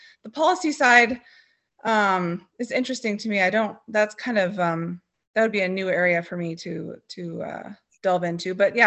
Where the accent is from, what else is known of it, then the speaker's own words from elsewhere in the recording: Colorado, United States; And I grew up in Colorado, so I'm a native. I've been here my whole life, and I went to CU for my undergrad.